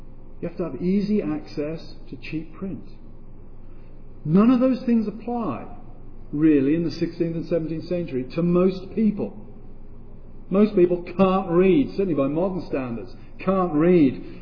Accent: United Kingdom; I'm British, not German.

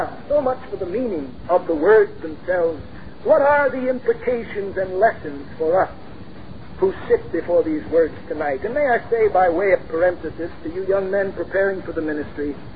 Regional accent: Long Island Sound, United States; I was brought up in Long Island Sound

